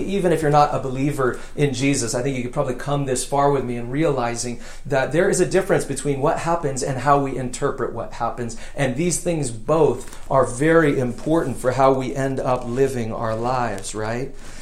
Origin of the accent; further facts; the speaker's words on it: San Diego, California, United States; I grew up in Southern California, mainly in the city of San Diego.